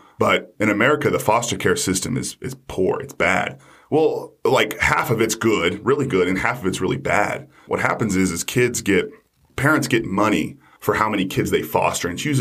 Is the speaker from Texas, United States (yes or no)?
yes; Plainview, Texas, United States; also born or lived in Dallas; little town called Plainview, Texas, that's where I was raised. But that's not where I was born. I was born actually in Dallas, Texas